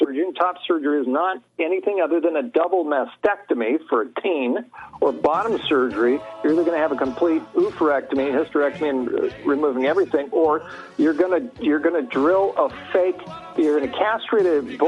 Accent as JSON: {"language": "English", "region": "California", "country": "United States", "said": "So in California, I'm originally from California."}